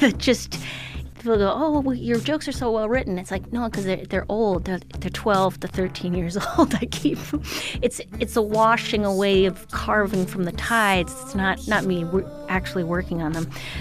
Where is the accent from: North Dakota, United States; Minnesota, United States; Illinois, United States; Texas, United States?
Minnesota, United States; Duluth; A trio from my hometown. They've had some people leave the band, but it's called … they live in Duluth.